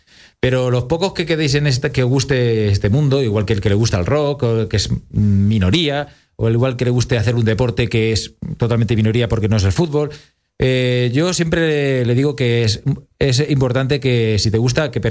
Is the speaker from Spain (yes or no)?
yes; Albacete, Castilla-La Mancha, Spain; Se nos nota bastante que somos de Albacete